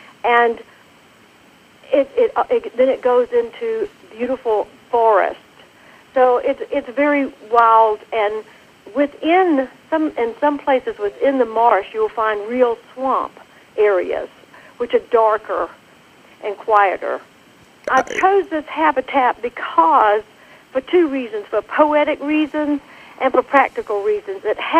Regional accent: Georgia, United States; When I was a young girl growing up in South Georgia, my mother used to say she always encouraged me to go as far into the woods as I could go.

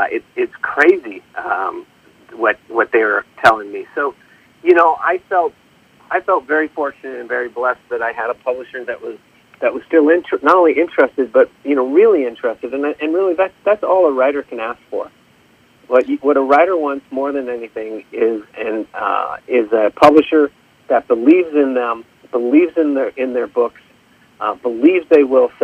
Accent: Seattle, Washington, United States; because I'm a local kid, right? I'm from Seattle. Amazon's from Seattle.

